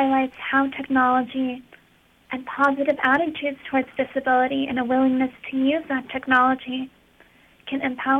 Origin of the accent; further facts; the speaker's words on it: California, United States; Part of that may be that I grew up in the Bay Area, where people are more aware of diversity and cultural backgrounds.